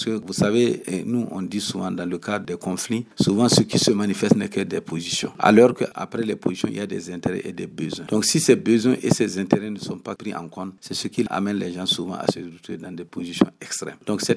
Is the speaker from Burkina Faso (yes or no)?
yes; Dori, Sahel, Burkina Faso; Je suis de Dori ici. Je suis un leader religieux.